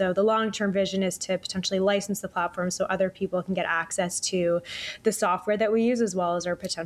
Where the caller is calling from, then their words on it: Toronto, Ontario, Canada; Lovely downtown Toronto.